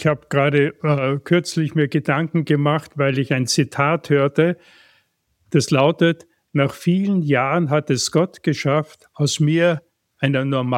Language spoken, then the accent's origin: German; Graz, Styria, Austria; born there; das fing an in Graz, wo ich geboren bin, die evangelische Jugend